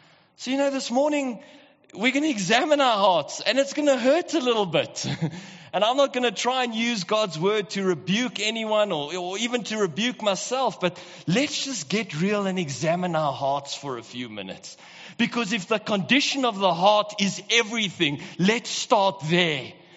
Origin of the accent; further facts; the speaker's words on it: Pretoria, Gauteng, South Africa; now in Johannesburg, South Africa; I was born and raised in Pretoria, so, you know, I'm a Blue Bull supporter. But 15 years ago when I moved to Joburg